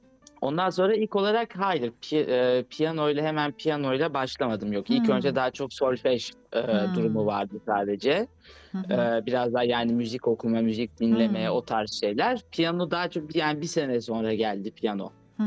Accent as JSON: {"language": "Turkish", "town": "Brussels", "region": "Brussels-Capital Region", "country": "Belgium", "tie": "born or raised there", "also_born_or_lived": "Switzerland", "moved": "yes", "lives_now": "France", "said": "Ondan sonra Brüksel'e geçeceğim. Orada büyüdüğüm yer, orada da bazı insanları göreceğim."}